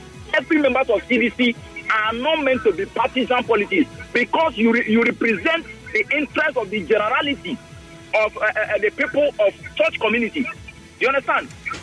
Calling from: Port Harcourt, Rivers, Nigeria; I'm calling from Ada George, Port Harcourt.

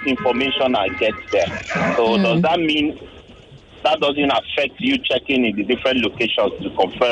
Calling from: Lagos, Nigeria; I'm calling from VI.

